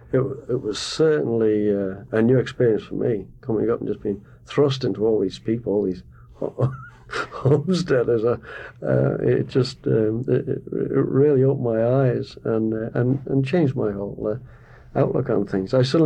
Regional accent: England, United Kingdom; now in Canada; I came from England, and I came into Canada, 57

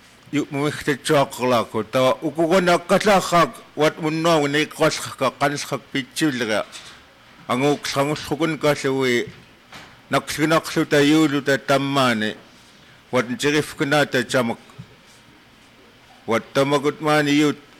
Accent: Kotlik, Alaska, United States; and I'm from Kotlik

